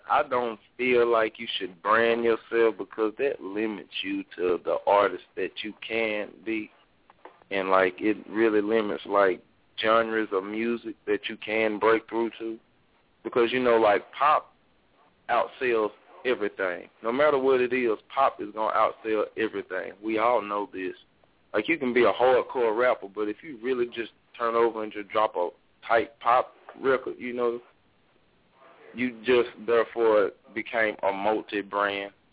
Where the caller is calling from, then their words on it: Houston, Texas, United States; Oh, I'm calling from Houston, Texas.